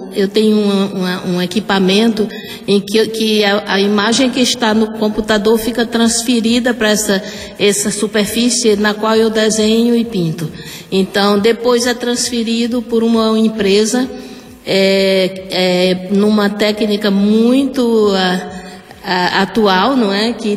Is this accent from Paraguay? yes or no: no; Santa Cruz do Piauí, Piauí, Brazil; now in Hollywood, United States; Santa Cruz do Piauí.